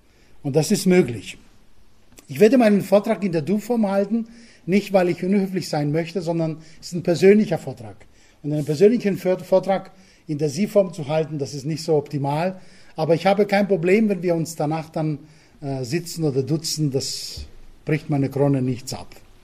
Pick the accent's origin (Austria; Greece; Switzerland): Greece; Crete; born or raised there; moved away as an adult; now in Germany